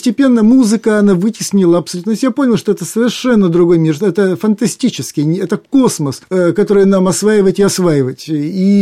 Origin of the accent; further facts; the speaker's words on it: Zhytomyr, Zhytomyr Oblast, Ukraine; born there; Я родился в маленьком украинском городе Житомире.